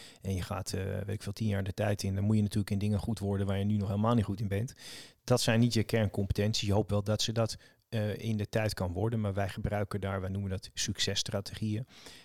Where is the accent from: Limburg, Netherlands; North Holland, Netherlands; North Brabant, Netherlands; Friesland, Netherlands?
North Holland, Netherlands; Amsterdam; ik ben geboren in Lansmeer en ik ben een beetje opgegroeid in Amsterdam.